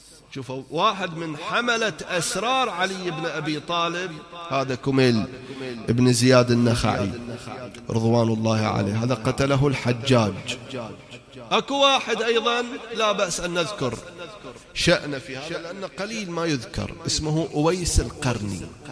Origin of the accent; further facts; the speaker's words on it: Bahrain; مسجد الخميس من أقدم المساجد عندنا في البحرين الموجودين